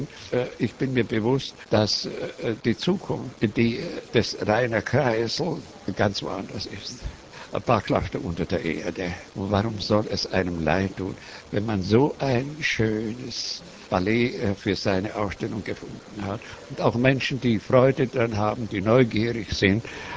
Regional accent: Prague, Czechia; Prag ist meine Heimat. Ich bin hier groß geworden. Ich habe hier viel erlebt. Ich kenne jedes Haus, jede Gasse, jeden Garten, jeden alten Baum.

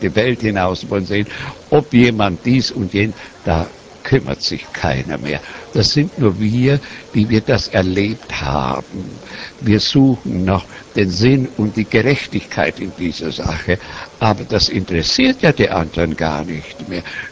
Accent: Bohemia, Czechia; Ich habe es der ganzen Menschheit unter dem Patronat meiner Heimat Böhmen geschenkt.

